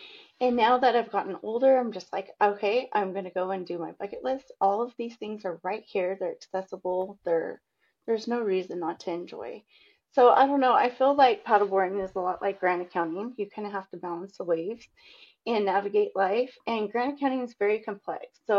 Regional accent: Roswell, New Mexico, United States; so I'm from Roswell, New Mexico, which is, yes, the alien city.

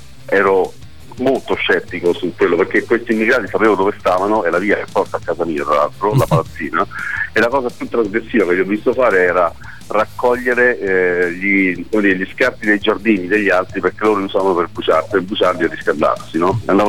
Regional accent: Southern Italy, Italy; io da Terrone, quale sono, assolutamente sono un uomo del sud, me ne dispiace enormemente

